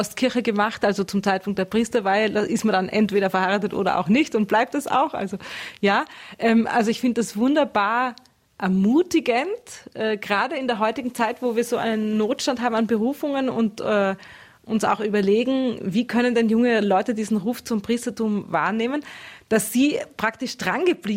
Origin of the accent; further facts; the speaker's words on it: Graz, Styria, Austria; als Kind von 10 Jahren habe ich mich in unserer Domkirche, wo ich herstamme aus Graz, immer selbstverständlich in die erste Reihe gesetzt.